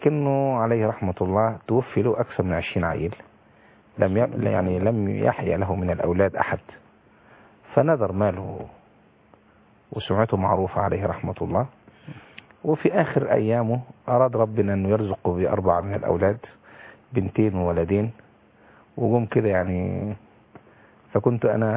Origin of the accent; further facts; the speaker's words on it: Shubra El Kheima, Qalyubia, Egypt; born there; أنا مواليد شبرا الخيمة بهتيم قليوبية.